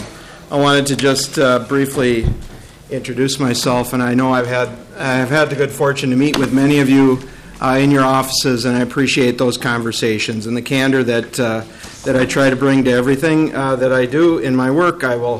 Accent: Roseville, Minnesota, United States; So I grew up in Roseville, Minnesota. I went to grade school, high school there

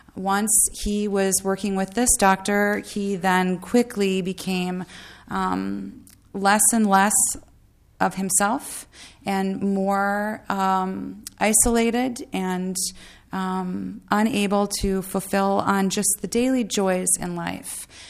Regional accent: Edina, Minnesota, United States; We grew up in Edina. We were privileged, and graduated from the University of Minnesota.

